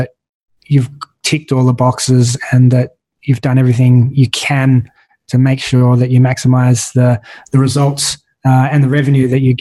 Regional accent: Australia; we, being an Australian, we don't get access to some of the experts

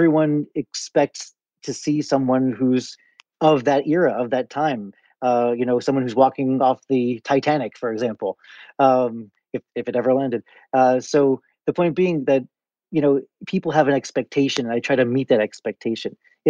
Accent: Chappaqua, New York, United States; I grew up in Chappaqua, New York, right? This fancy suburb of Manhattan.

